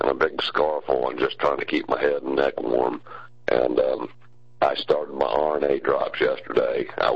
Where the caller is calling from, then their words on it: Atlanta, Georgia, United States; Montana, I'm sitting in Atlanta, and it's 24 degrees.